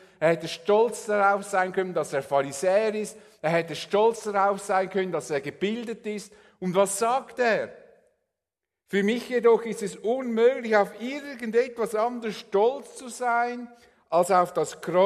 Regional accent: Switzerland; Aber auch dann, wenn es unangenehm wird, sind wir Schweizer.

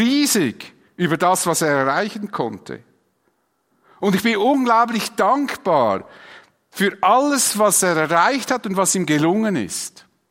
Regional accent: Switzerland; Warum bin ich Schweizer?

